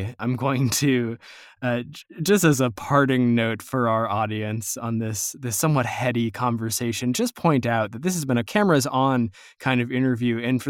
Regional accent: United States; but as an American, as a damn Yankee, I am 100% pro Quincy Morris.

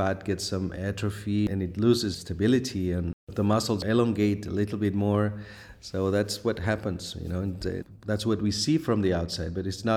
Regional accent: Barcelona, Catalonia, Spain; English is a second language; now in Bahrain; Yeah, well, I'm in the old Europe in Barcelona, which yes. I am from. I'm from Barcelona.

